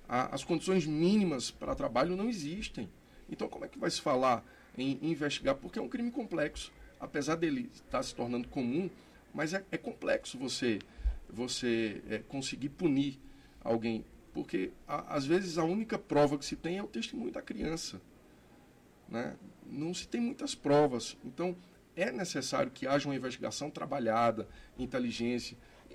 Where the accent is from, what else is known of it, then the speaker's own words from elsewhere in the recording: Pernambuco, Brazil; Lá no meu estado de Pernambuco